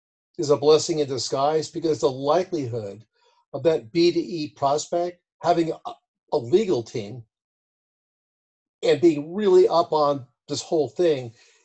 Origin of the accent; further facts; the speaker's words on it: California, United States; So, you know, unfortunately, I'm a Californian.